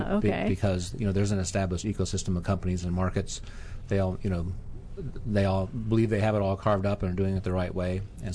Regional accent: Oklahoma, United States; Oklahoma, the panhandle of Oklahoma. If you know where the nearest major city, which is 25,000 people, is Enid, Oklahoma, but north and northwest of there.

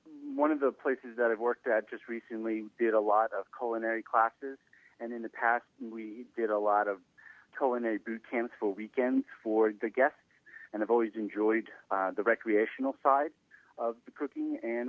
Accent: New York City, New York, United States; Before that, I spent most of my youth was growing up in New York City.

